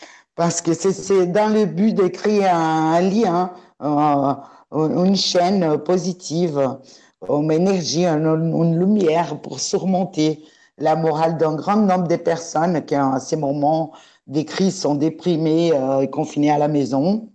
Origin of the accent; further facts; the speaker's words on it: Brazil; je suis une habitante de quartier de Paki depuis 2006. Je suis brésilienne